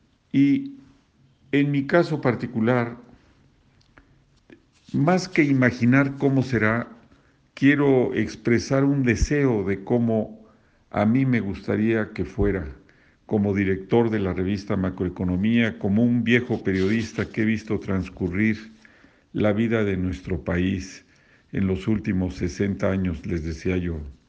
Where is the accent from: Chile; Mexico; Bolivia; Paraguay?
Mexico; somos uno solo, todos somos mexicanos